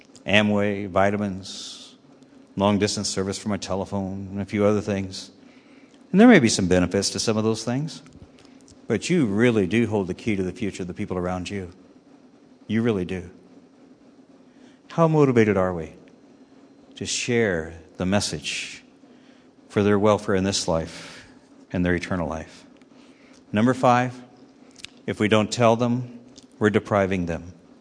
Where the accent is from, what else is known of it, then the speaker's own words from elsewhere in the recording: Illinois, United States; And I'm from Illinois, and they knew all about Obama and what state he was a senator from.